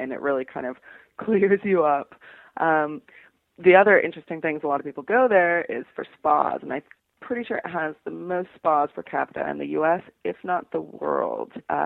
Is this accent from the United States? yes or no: no; Canada; But I did find I'm Canadian